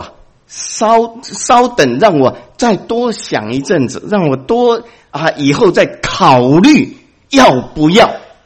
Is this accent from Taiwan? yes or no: yes; Taiwan; 我是台湾来的啊，你们知道，讲得清楚，因为我台湾的背景，就讲台湾的例子比较容易讲。